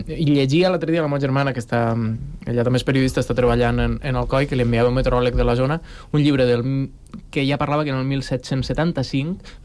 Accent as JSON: {"language": "Catalan", "town": "Alcoy", "region": "Valencian Community", "country": "Spain", "said": "Jo, com he dit, soc d'Alcoi, tinc tota la família allà, Alcoi no ha estat afectat, és més al sud, a més és zona de muntanya"}